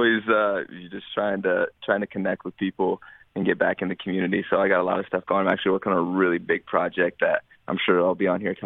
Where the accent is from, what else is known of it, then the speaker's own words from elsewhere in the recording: Colorado, United States; I came from Western Colorado, like this little tiny school.